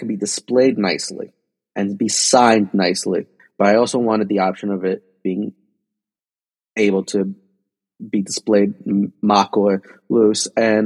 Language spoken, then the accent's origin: English; Union City, New Jersey, United States; I'm a kid from Union City, New Jersey.